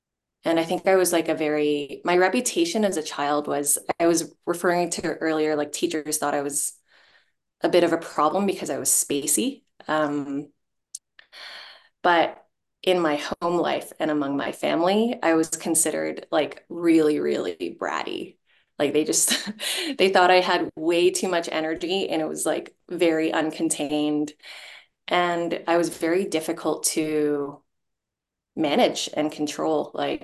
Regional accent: Hong Kong; born there; I was born in Hong Kong in 1988.

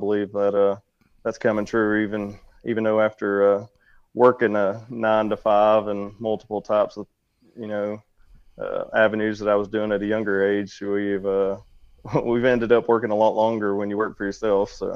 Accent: Dalton, Georgia, United States; Well, we're from Dalton, Georgia. It's about 25, 30 minutes south of Chattanooga, Tennessee.

